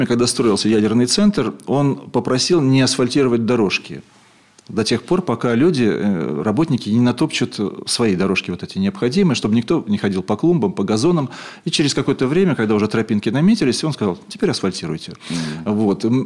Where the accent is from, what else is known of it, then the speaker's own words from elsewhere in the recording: Sevastopol, Crimea, Ukraine; now in Saint Petersburg, Russia; И вот я учился, когда я из Севастополя приехал в Петербург, в Ленинград тогда, в Ленинград, в 78-м году.